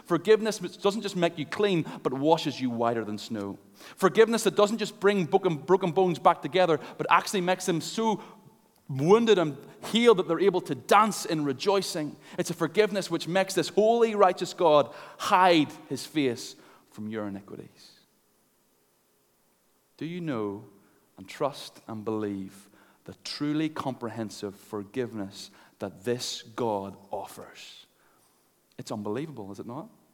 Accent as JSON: {"language": "English", "town": "Ballymena", "region": "Northern Ireland", "country": "United Kingdom", "said": "Say that a bit weird, I'm from Ballymena."}